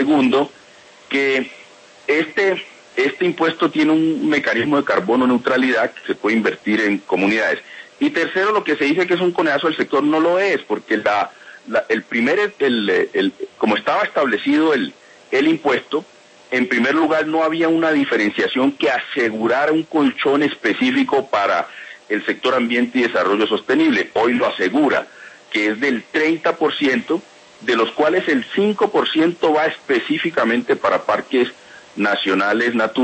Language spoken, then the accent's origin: Spanish; Pacific region, Colombia; yo soy del Pacífico, y realmente no era de páramos, aunque tenemos en el Chocó, Sitará, etcétera, pero yo al principio tuve mucha dificultad con el frío allá